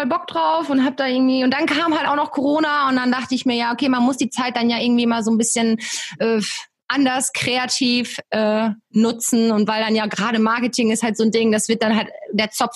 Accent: Leer, Lower Saxony, Germany; ich komme aus Leer und wohne jetzt hier seit Dezember 2018

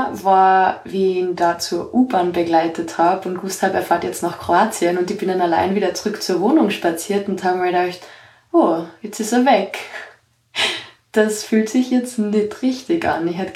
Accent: Austria; ich bin aus Österreich

